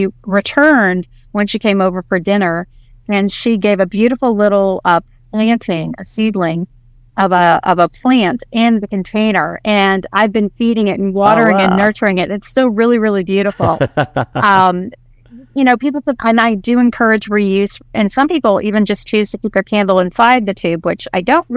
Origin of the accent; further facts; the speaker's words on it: Midwest, United States; it's true to our heritage of who we are, where we grew up and being in the Midwest